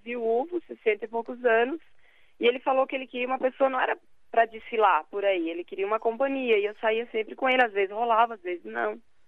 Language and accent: Portuguese; Criciúma, Santa Catarina, Brazil; Eu tenho 29 e eu sou de Criciúma